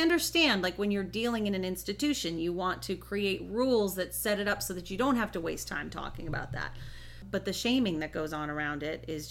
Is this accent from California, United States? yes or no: yes; Los Angeles, California, United States; Welcome to growing up in Los Angeles